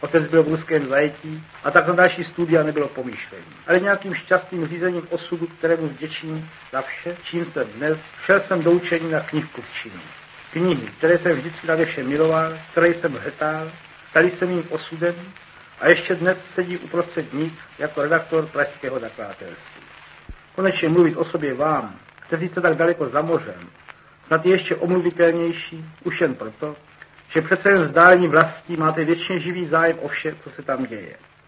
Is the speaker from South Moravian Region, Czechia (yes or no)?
yes; Brno, South Moravian Region, Czechia; born there; Můj rodný kraj je na Moravě. Narodil jsem se sice v Brně, ale srdcem a rodem jsem svázán s Českomoravskou Vysočinou